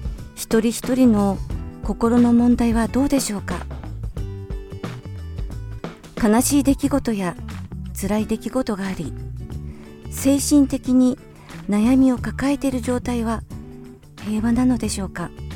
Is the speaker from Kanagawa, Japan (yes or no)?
no; Nagasaki, Japan; 私のふるさと長崎は70年前、1945年8月9日11時2分に原子爆弾が投下され、たくさんの尊い命を奪われました。